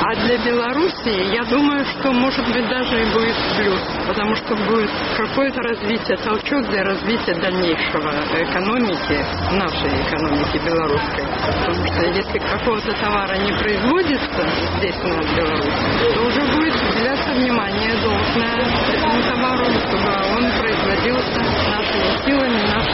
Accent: Donetsk, Donetsk Oblast, Ukraine; also born or lived in Russia; now in Belarus; я сама из Донецка, хоть прожила в России большую часть, вот в 60-х годах живу в Беларуси.

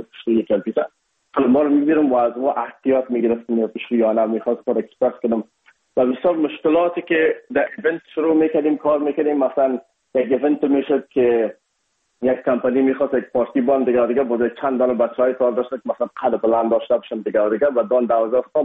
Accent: Afghanistan; now in India; بخصوص ما از افغانستان هستیم یکم یک لهجه و فرق داشت.

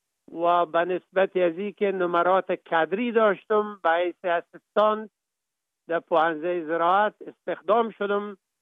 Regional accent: Kapisa, Afghanistan; من در ولایت کاپیسا به دنیا آمدیم، مکتب ابتدایی و متوسطه را در لیسه فعلی میرمسجدی به اتمام رساندیم. بعدن لیسه نادریه

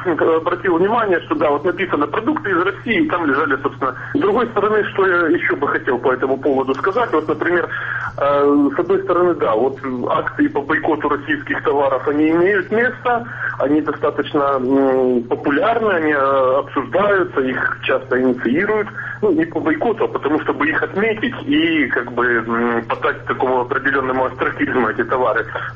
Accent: Kyiv, Ukraine; вот я, как киевлянин, хожу по магазинам

